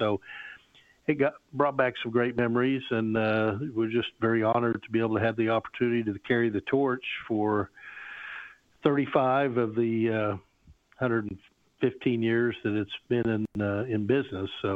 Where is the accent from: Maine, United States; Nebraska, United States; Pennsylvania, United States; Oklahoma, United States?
Oklahoma, United States; Tulsa; Well, I grew up in Tulsa and fell in love with the restaurant business when I was a young teen.